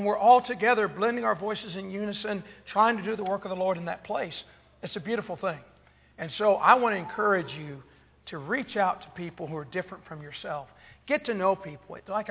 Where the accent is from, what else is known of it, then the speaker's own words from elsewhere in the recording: Knoxville, Tennessee, United States; But I grew up in Knoxville, Tennessee. Yes, I'm a University of Tennessee fan